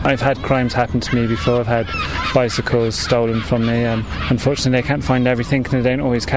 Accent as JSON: {"language": "English", "town": "Bristol", "region": "South West England", "country": "United Kingdom", "said": "I'm from Bristol"}